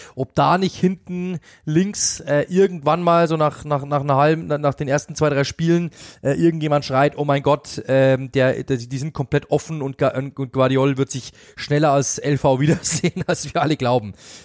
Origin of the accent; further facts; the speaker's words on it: Bavaria, Germany; Also das ist schon ein Hallo-Dreh, wie man bei uns in Bayern sagt.